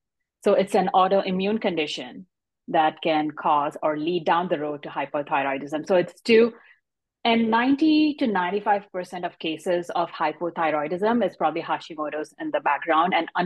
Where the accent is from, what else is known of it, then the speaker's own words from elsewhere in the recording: India; English is a second language; moved away as an adult; I was still in India at that point. I'm an Indian immigrant.